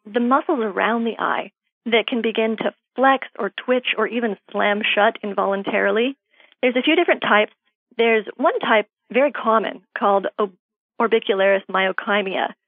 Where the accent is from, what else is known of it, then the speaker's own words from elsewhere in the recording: Arizona, United States; also born or lived in Minnesota; I grew up in Arizona, where I went to undergraduate and a master's degree. After that, I moved to Minnesota, where I did medical school at Mayo Clinic.